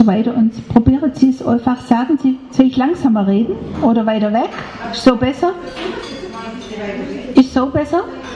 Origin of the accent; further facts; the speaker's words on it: Heidenheim, Baden-Württemberg, Germany; Ich komme aus Heidenheim, gar nicht so weit weg von hier.